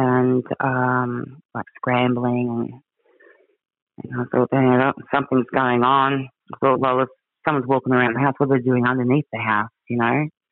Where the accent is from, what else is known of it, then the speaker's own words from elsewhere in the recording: Cow Bay, Queensland, Australia; And I grew up in the Daintree, and I grew up in Cow Bay.